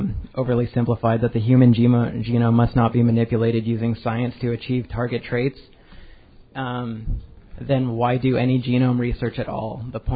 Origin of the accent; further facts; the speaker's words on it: California, United States; from Orange County